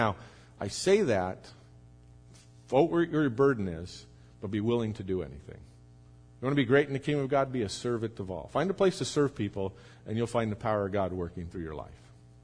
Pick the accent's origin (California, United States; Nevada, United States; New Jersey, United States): California, United States; Hacienda Heights; I grew up right in Hacienda Heights. When I got saved, I needed to get out of that area.